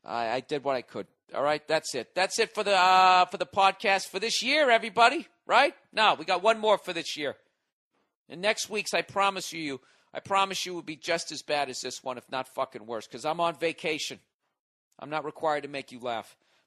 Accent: Miami, Florida, United States; Being a Dolphin fan born and raised in Miami, I'm sick and tired of these two faggot teams dominating the AFC East for the past decade.

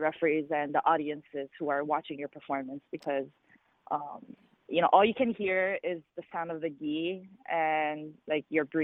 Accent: Hawaii, United States; I was born and raised in Hawaii, and it's where I started karate.

